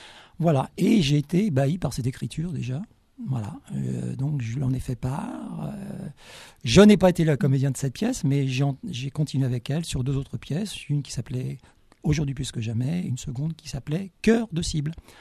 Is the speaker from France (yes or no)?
yes; Paris, Île-de-France, France; moi je viens de Paris, je suis installé dans le Diwa depuis 10 ans maintenant. Et auparavant, donc, j'étais en région parisienne